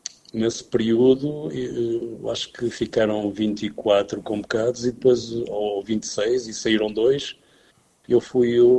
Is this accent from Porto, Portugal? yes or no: yes; Avintes, Porto, Portugal; Depois eu comecei a jogar afiliado no clube da minha terra, o Futebol Clube de Avintes.